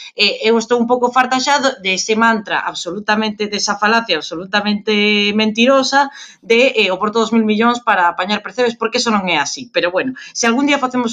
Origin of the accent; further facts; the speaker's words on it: A Coruña, Galicia, Spain; para o que a mí me compete como coruñesa